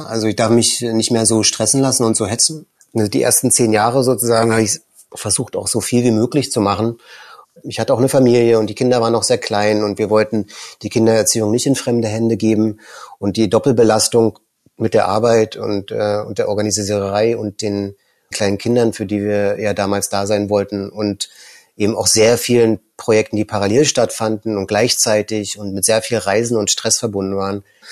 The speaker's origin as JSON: {"language": "German", "region": "East Germany", "country": "Germany", "said": "und ich so als Ossi hatte eben Lust rumzukommen und zu reisen"}